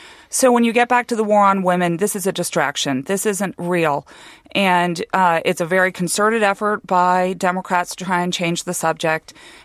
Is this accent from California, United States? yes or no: no; Massachusetts, United States; you know, I grew up outside the Boston area.